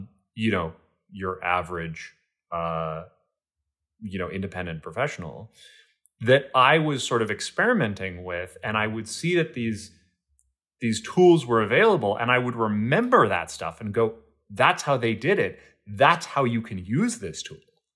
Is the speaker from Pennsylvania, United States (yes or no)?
yes; Philadelphia, Pennsylvania, United States; moved away as an adult; now in Los Angeles, United States; And I spent the first 18 years of my life right there before coming out to LA for film school.